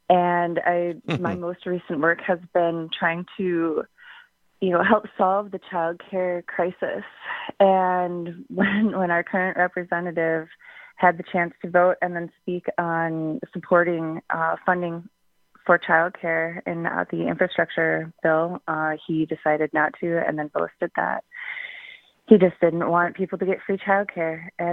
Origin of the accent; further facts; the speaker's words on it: Merrill, Wisconsin, United States; also born or lived in Wausau; I was born and raised in Merrill, Wisconsin. I lived a lot of my life in Wausau.